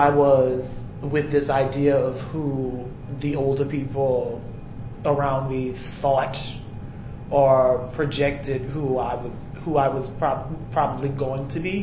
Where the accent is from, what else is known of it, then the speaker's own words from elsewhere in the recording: Morgan City, Louisiana, United States; I'm from Morgan City, Louisiana, which is about an hour and some change away.